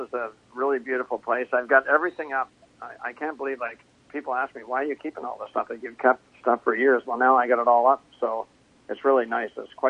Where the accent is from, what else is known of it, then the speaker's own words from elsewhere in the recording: Ontario, Canada; also born or lived in Nova Scotia; I'm actually from Nova Scotia and was raised in Ontario.